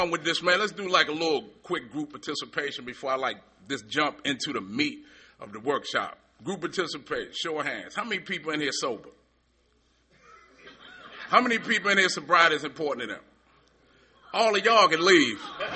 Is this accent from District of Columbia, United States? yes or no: yes; Washington, District of Columbia, United States; Like I said … I'm an addict. I'm from Washington, D.C.